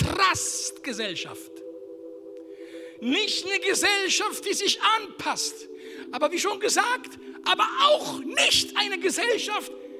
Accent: Italy; Wir können nichts entschuldigen mit unserer Mentalität.

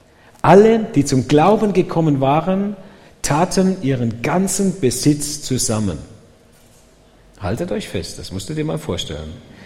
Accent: Dettingen an der Erms, Baden-Württemberg, Germany; born there; geboren in Dettingen, Bad Urach

